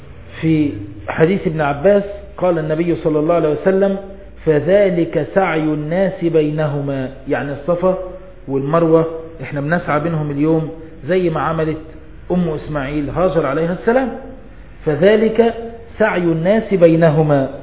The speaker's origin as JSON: {"language": "Arabic", "country": "Egypt", "said": "عندنا في مصر"}